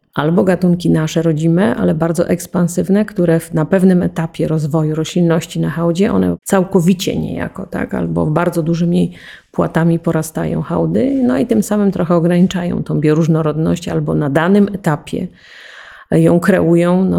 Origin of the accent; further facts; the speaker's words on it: Olkusz, Lesser Poland, Poland; ja akurat pochodzę z Olkusza